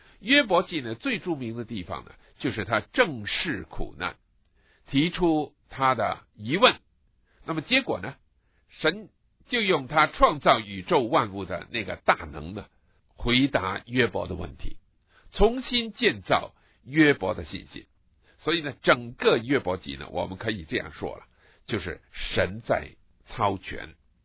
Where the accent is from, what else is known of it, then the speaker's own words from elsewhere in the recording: China; 曾经在我们中国人的翻译当中呢，有人把它翻成我们中国的古诗的方式